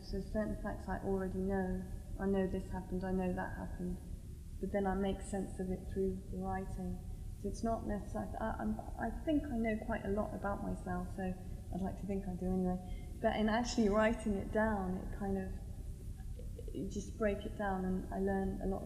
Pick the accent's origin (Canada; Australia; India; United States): India; Kerala; I'm from Kerala, and Ayurvedic influence is a huge influence in my life